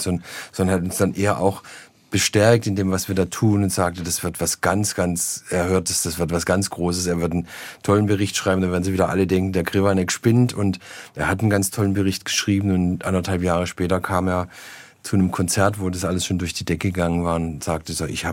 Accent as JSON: {"language": "German", "region": "Baden-Württemberg", "country": "Germany", "tie": "born or raised there", "said": "Ich bin schon so ein Junge aus dem Schwarzwald, der sich da nach wie vor unglaublich wohlfühlt. Ich bin im Wald groß geworden. Also meine Großmutter hat nach dem Krieg so ein altes Schützenhaus übernommen auf einem Dorf, und da bin ich groß geworden."}